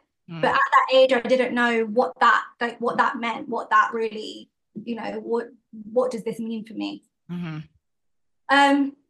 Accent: London, United Kingdom; definitely being like Indian in Northwest London, it has its own unique identity. And I grew up kind of just outside of there in a predominantly white neighborhood.

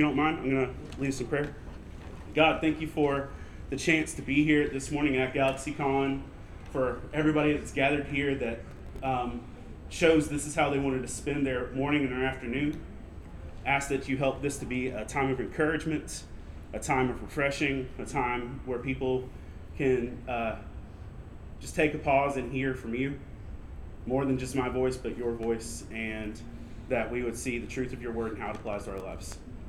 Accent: Lumberton, North Carolina, United States; I am a pastor from Lumberton, North Carolina.

